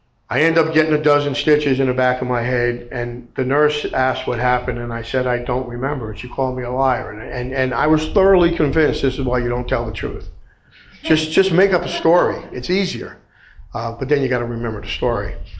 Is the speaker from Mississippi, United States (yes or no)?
no; Perth Amboy, New Jersey, United States; growing up in Perth Amboy, when the bars closed at Amboy during the week at 2 a.m., we all went to Staten Island.